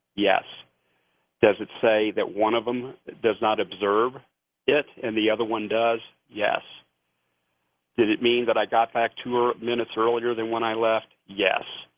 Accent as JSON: {"language": "English", "country": "United States", "said": "I'm an American and I love my country, it's the United States."}